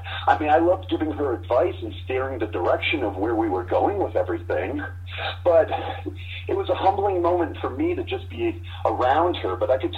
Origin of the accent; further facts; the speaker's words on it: Massachusetts, United States; I'm from Massachusetts, and I have a mass whole New England sense of humor.